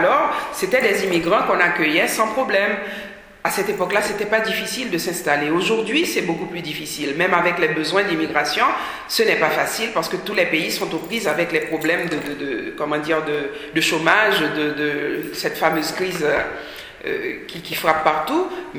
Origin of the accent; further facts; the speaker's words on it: Haiti; Haïti, qui est mon pays d'origine